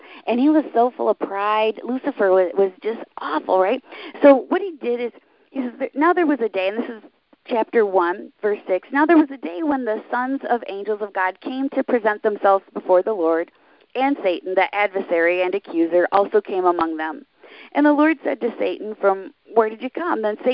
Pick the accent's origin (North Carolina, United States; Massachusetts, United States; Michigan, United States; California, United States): Michigan, United States; I grew up near the Amish in Michigan, and they were still shunning.